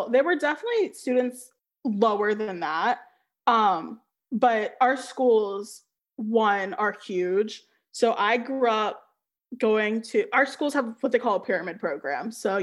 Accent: Fairfax, Virginia, United States; So I guess growing up in Fairfax, you know, if I try to think back to it, I don't think I really knew that many biracial people.

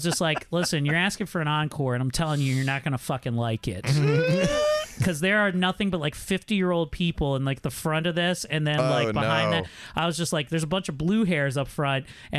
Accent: Sykesville, Maryland, United States; I had a show, Jeremy, in my hometown. We record in Sykesville, Maryland, Sykesville/Eldersburg, behind the curtains here.

